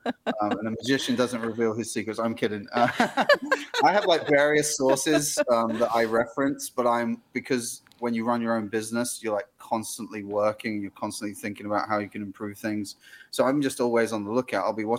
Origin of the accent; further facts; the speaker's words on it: England, United Kingdom; I have to say it this way because I'm English